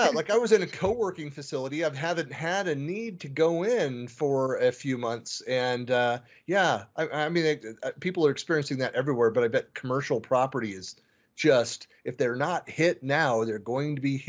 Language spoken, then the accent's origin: English; California, United States; also born or lived in Washington; now in Utah, United States; Like I was born in California, lived for 12 years up in the Seattle area, and then came to Utah.